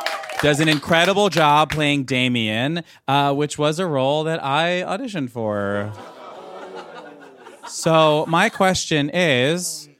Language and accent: English; Long Island, New York, United States; I'm from Long Island, so I was 40 minutes outside of the city, and I remember thinking everyone from Pennsylvania was like a freak.